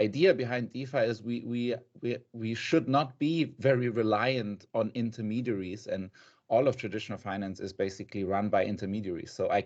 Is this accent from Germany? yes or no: yes; Germany; moved away as an adult; also born or lived in Hong Kong; now in Singapore; I'm half German, half Argentinian. I grew up in Germany with an Argentinian dad and a German mom. But I've lived in Asia since 2009.